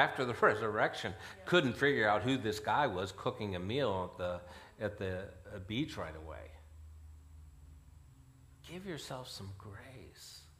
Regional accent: Pennsylvania, United States; I grew up in Pennsylvania, and he was in Boston

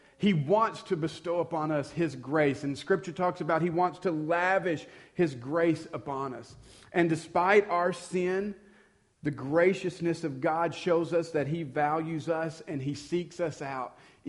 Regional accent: Arkansas, United States; I'm from Arkansas.

